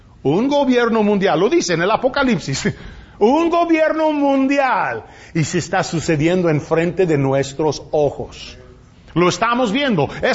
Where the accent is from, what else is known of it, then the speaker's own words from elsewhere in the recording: Texas, United States; Yo me acuerdo cuando nosotros estábamos creciendo aquí en Texas